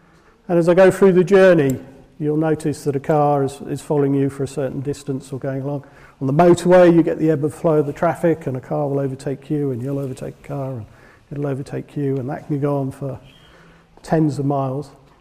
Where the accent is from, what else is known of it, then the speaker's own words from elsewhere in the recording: Brazil; get back in contact with friends I grew up in Brazil with.